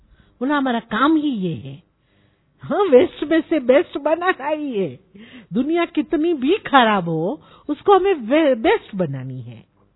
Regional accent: Zimbabwe; also born or lived in Zambia; now in Kenya; मेरा लौकिक जन्म जैम्बिया में हुआ, मैं बड़ी जिम्बाब्वे में हुई, और अभी इतने साल से केन्या में रह रही हूं।

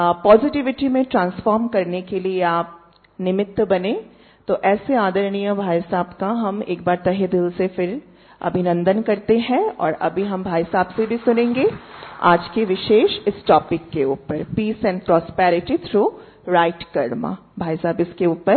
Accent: North East India, India; मैं स्वयं north east से हूं

